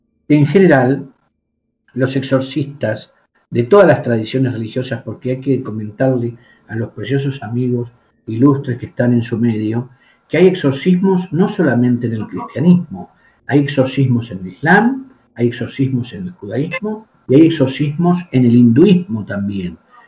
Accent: Argentina; now in Spain; Yo soy nativo de la República Argentina, estoy desde el mes de diciembre en el Reino de España

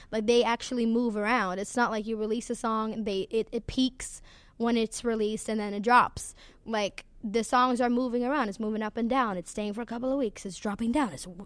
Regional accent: Sweden; But first of all, I'm from Sweden

